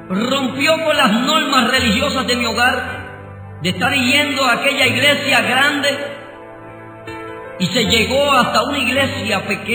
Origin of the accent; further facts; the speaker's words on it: Aguadilla, Puerto Rico; nacido y criado en el Jardín del Atlántico, ciudad de Aguadilla, en un hogar humilde, sencillo, de familia de bajos recursos.